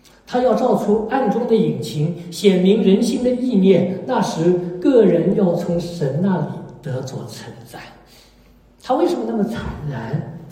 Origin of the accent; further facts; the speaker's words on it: China; 我们这一代人在中国是在辩论中长大的，比我们年轻的人不懂了。